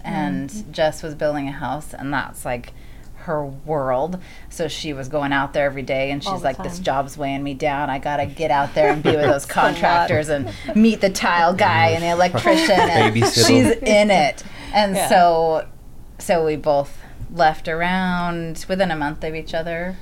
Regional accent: California, United States; now in Austin, United States; So I grew up in California. Okay. And I went to design school in California.

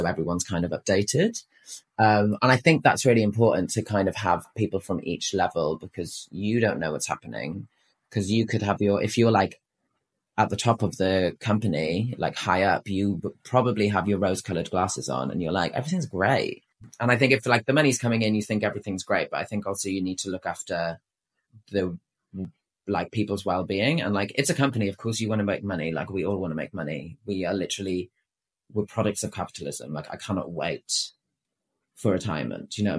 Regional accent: Wales, United Kingdom; I'm speaking about my own experience, like growing up in Wales, rural Wales

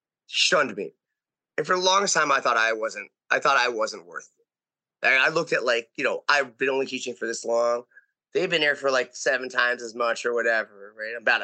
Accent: Philippines; Like, I'm Filipino, young, you know what I'm saying?

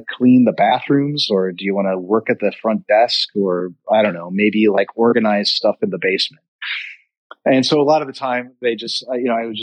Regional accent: Minnesota, United States; I felt like because I was from Minnesota, I had like this kind of more diligent like work ethic

